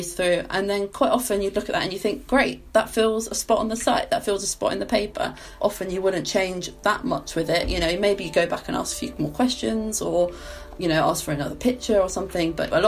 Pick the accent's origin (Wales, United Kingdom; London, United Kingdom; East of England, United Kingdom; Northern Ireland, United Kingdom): East of England, United Kingdom; I'm from Essex originally